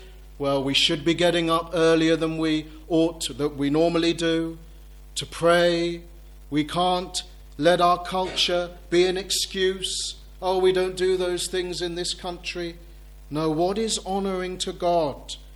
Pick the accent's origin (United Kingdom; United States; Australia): United Kingdom; England; We're not quite so willing to welcome people into our homes because we're English.